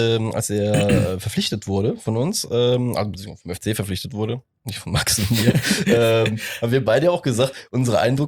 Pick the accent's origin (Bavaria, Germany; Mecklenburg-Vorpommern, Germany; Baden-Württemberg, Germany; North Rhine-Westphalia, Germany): North Rhine-Westphalia, Germany; Cologne; als Kölner hat man sich